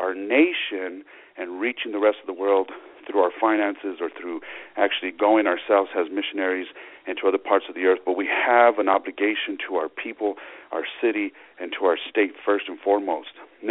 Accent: United States; I am an American. I live in America. I live in Albuquerque, New Mexico.

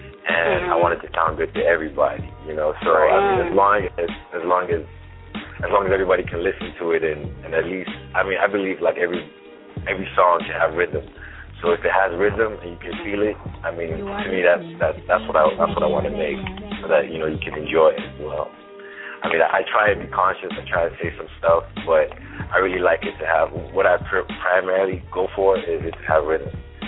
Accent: Chicago, Illinois, United States; born there; now in Arlington, United States; Right now, I'm in Texas, Arlington, and that's my home. That is my home. And it was in 1990 I was born in Chicago.

